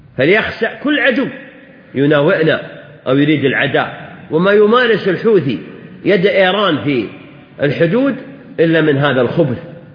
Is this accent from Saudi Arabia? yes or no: yes; Saudi Arabia; بلادنا المملكة العربية السعودية